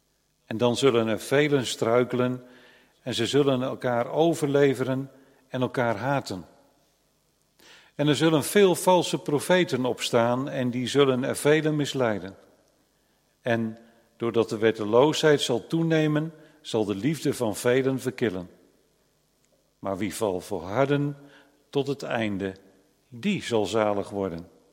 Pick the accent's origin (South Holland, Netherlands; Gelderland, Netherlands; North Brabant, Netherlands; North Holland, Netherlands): Gelderland, Netherlands; Nunspeet; also born or lived in Burgum, Netherlands; We komen uit Nunspeet.